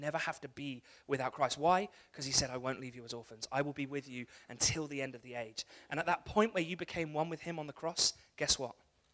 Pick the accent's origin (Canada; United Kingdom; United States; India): United Kingdom; Wembley, London; Don't worry, I know I'm from Wembley.